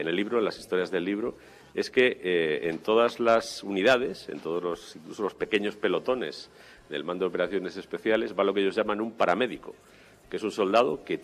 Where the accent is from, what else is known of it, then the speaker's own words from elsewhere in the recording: Madrid, Community of Madrid, Spain; yo nací en Carabanchel, como buen hijo de militar, en el Hospital Militar Gómez Ulla. Viví mucho tiempo en Cuatro Vientos, entre Aluche y Carabanchel.